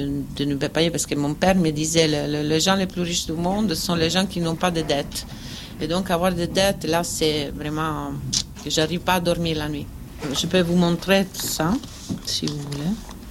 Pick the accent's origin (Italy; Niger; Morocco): Italy; Sicily; moved away as an adult; now in Paris, France; je viens de l'Italie, de la Sicile. Et il y a 4 ans et demi que je suis là en France.